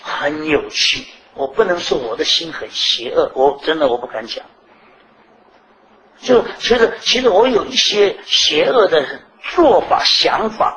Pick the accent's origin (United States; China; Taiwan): China; 嫉妒有的时候在我们中国人的观念里面是一个很负面的词